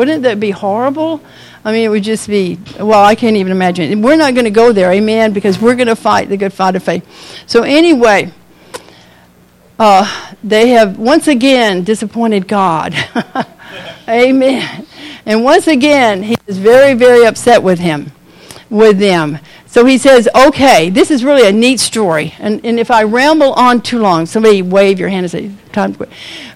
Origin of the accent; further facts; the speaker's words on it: Florida, United States; I like trees. I'm from Florida.